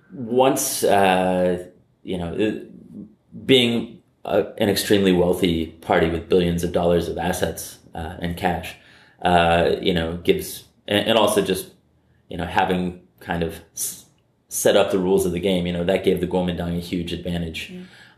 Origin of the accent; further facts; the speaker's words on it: United States; So, you know, in the U.S., I'm American.